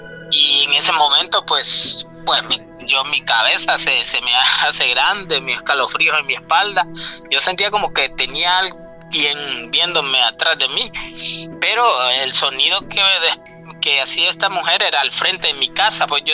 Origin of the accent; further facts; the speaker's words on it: Honduras; moved away; en mi país de origen, pues en Honduras